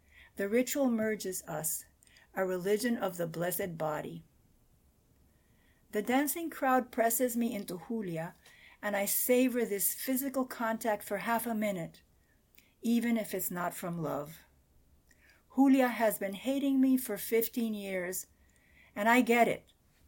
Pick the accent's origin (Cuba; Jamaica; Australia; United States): Cuba; growing up in Cuba